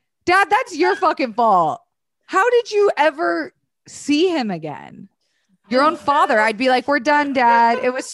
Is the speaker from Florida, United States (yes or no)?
yes; Florida, United States; I'm from Florida.